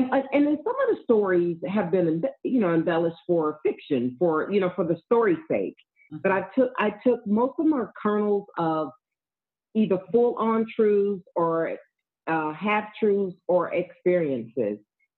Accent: the South, United States; growing up in the South, mm-hmm. growing up in the same time period, the 1970s and to early 80s

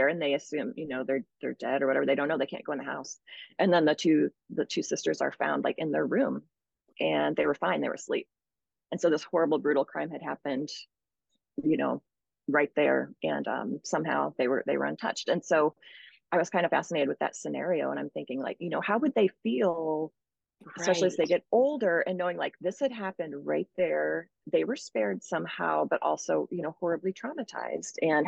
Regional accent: Missouri, United States; also born or lived in Midwest; I grew up in the Midwest and the Ozarks, and I moved down to a very isolated part of rural Missouri, Ozark County, down by the Arkansas border when I was young.

